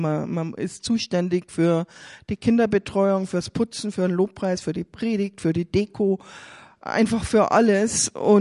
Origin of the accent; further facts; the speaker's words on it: Freilassing, Bavaria, Germany; Ich komme aus Freilassing.